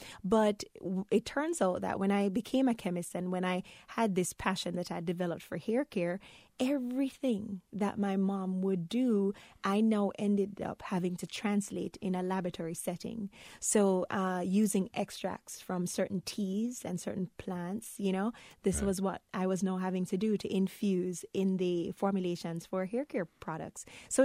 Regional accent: Jamaica; Growing up in Jamaica was a fun experience. You know, I constantly think about it as being an island girl.

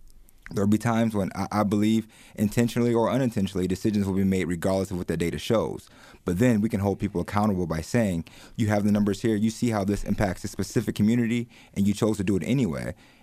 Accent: Waterloo, Iowa, United States; Well, I think I'll use my hometown as a good example. Waterloo, Cedar Falls, Blackhawk County as a whole, or the Cedar Valley per se

